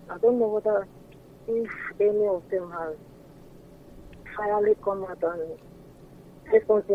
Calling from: Portugal; from Portugal.

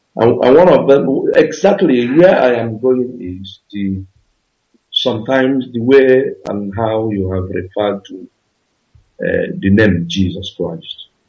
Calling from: Vicenza, Veneto, Italy; No, I'm calling from Italy.

